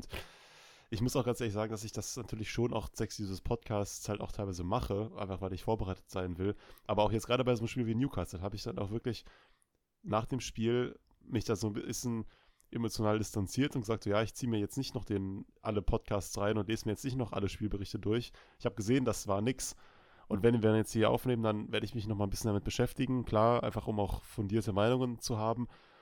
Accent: Cologne, North Rhine-Westphalia, Germany; born there; Ich bin ja gebürtiger Kölner und bin schon mit dem FC sozialisiert worden

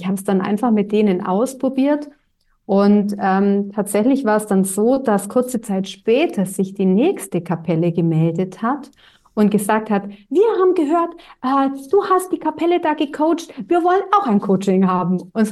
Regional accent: Augsburg, Bavaria, Germany; Ja, ich komme aus Augsburg.

